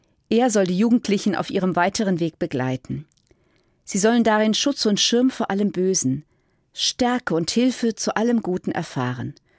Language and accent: German; Niederwalgern, Hesse, Germany; Am 29. April 1979 bin ich in Niederwalgern, meinem Heimatdorf, konfirmiert worden.